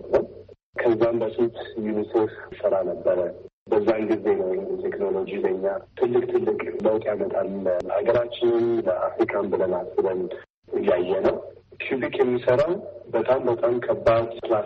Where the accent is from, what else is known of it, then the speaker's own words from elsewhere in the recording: Addis Ababa, Ethiopia; እኔ ያደግኩት አዲስ አበባ ነው።